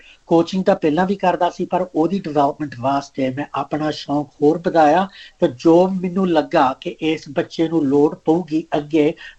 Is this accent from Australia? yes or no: yes; Queensland, Australia; also born or lived in Punjab, India; ਮੈਂ ਪੰਜਾਬ ਦਾ ਬੋਨ ਆ, 75 ਦੇ ਬੈਚ ਮੇਰਾ ਹੋਇਆ ਸੀਗਾ ਬੋਨ, ਐਂਡ 78 ਦੇ ਬੈਚ ਅਸੀਂ ਇੱਥੇ ਕੁਈਨਸਲੈਂਡ ਆ ਗਏ ਸੀਗੇ ਕੇਨਸ ਦੇ ਬੈਚ।